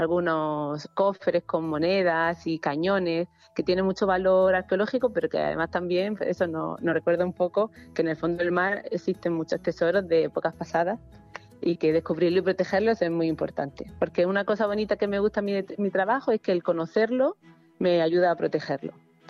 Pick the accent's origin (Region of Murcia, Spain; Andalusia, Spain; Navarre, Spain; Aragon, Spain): Region of Murcia, Spain; porque yo soy de Murcia y para mí vivir frente al mar fue lo que me generó muchísima curiosidad